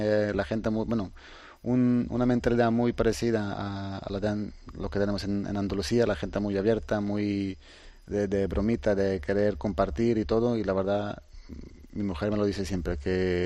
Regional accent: Switzerland; now in Croatia; Yo nací en Suiza, yo hice todo en Suiza, jugué con la selección de, suiza hasta los 19 años.

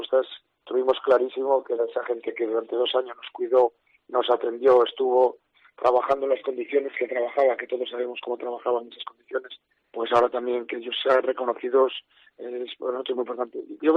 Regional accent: Hospital de Órbigo, Castile and León, Spain; verla un día en la iglesia de mi pueblo de Hospital de Órbigo y seguro que algún día lo conseguiremos.

